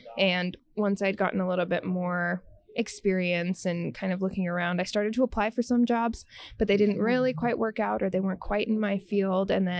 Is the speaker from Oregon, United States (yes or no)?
yes; Oregon, United States; So I originally I'm from Oregon, so my mom ended up settling out in Oregon and had us kids.